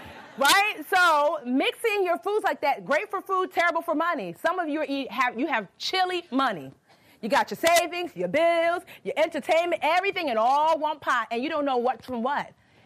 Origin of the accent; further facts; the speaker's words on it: Nigeria; I'm Nigerian, so we have something called jollof rice.